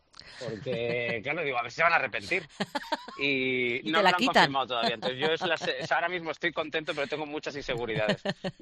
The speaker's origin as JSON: {"language": "Spanish", "region": "Basque Country", "country": "Spain", "said": "Que fíjate que a mí me cuesta, que yo soy vasco"}